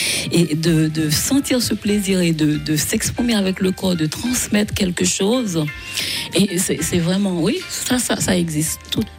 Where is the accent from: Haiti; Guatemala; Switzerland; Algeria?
Haiti; now in France; C'est pas caoutchouteux comme chez moi en Haïti.